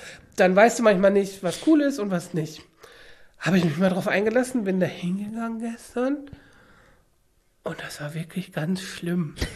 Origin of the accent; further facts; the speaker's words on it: Lower Saxony, Germany; es sei denn, man kann hier sagen, ich bin Migrant, weil ich komme aus Niedersachsen.